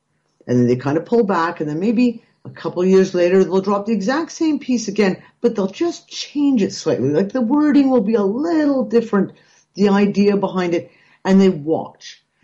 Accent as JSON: {"language": "English", "country": "Canada", "moved": "yes", "said": "You know, I'm Canadian and I look at what's going on in Canada right now, jaw on the floor, thanking my lucky stars that we left when we did."}